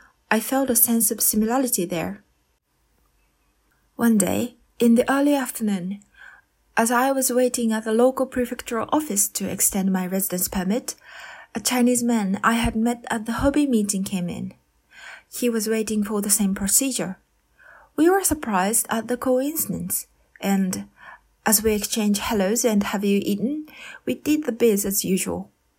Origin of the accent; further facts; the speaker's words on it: Tokyo, Japan; English is a second language; moved away as an adult; also born or lived in China; I was born and raised in Japan. I received a Japanese public education in the suburbs of Tokyo, and until I was an adult, I hadn't experienced living closely with people who had roots outside of Japan.